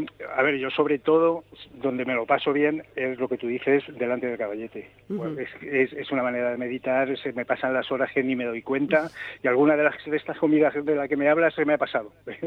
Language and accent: Spanish; Toledo, Castilla-La Mancha, Spain; yo soy originario de La Mancha, de Toledo, y estuve exponiendo por allí, por toda la provincia. Luego estuve viviendo en Madrid